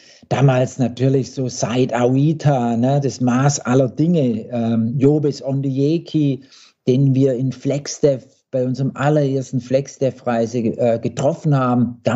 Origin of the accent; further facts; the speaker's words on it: Blaubeuren, Baden-Württemberg, Germany; Blaubeuren, wo ich herkomme.